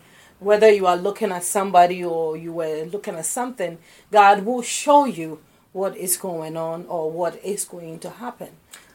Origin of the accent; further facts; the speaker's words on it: Ghana; now in New Jersey, United States; No, I was born in West Africa, Ghana, but I live right here in New Jersey.